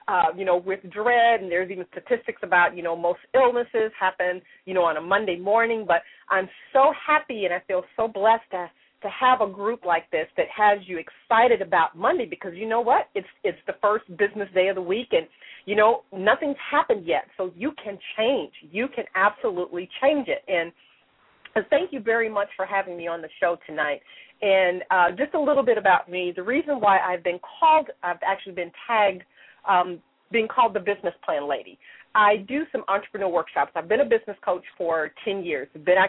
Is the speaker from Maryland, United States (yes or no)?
no; Kansas City, Missouri, United States; And I'm the youngest of four kids, born and raised in Kansas City, and both my parents were educators.